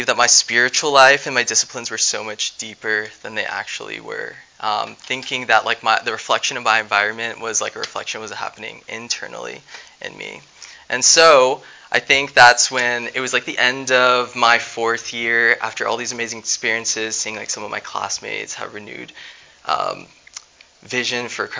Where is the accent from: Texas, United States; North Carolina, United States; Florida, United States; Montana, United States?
Texas, United States; Dallas; I'm from Dallas, and so that's a map of Dallas